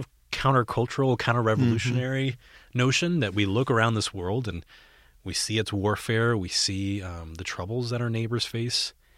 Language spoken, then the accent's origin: English; Puerto Rico; I'm from Puerto Rico